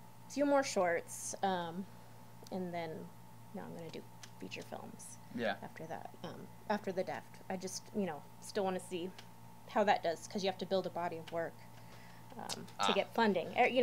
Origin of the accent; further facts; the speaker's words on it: Sacramento, California, United States; I'm originally from Sacramento.